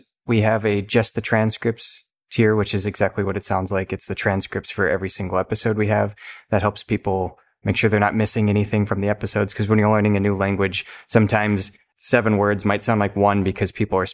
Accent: Minnesota, United States; She's from Colima, Mexico, and I'm from Minnesota.

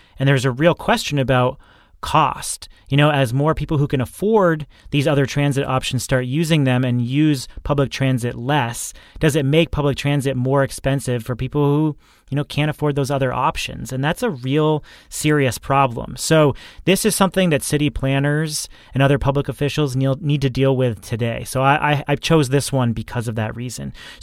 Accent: New Hampshire, United States; And I grew up in New Hampshire, so I did a decent amount of like off-roading.

